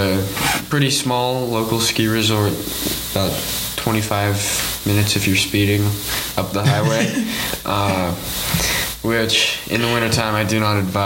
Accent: Wenatchee, Washington, United States; also born or lived in South Korea; I was born in South Korea, but I was adopted and brought back to the United States, Washington State, at a very young age. So I grew up in Washington State, small town called Wenatchee.

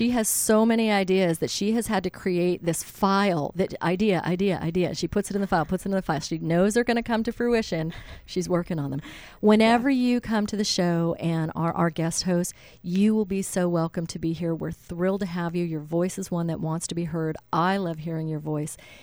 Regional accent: San Francisco, California, United States; also born or lived in New York; that I love being from New York, and I love having grown up in San Francisco because I saw a lot when I was growing up in San Francisco

